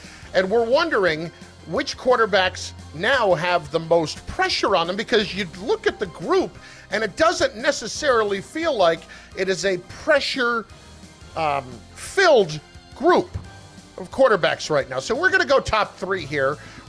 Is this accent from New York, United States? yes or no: no; New Jersey, United States; New Jersey.